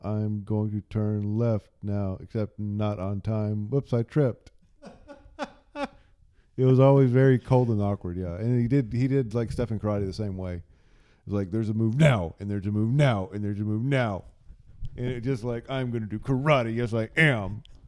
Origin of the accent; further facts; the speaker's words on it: Texas, United States; As a native Texan, that was always an insult to me.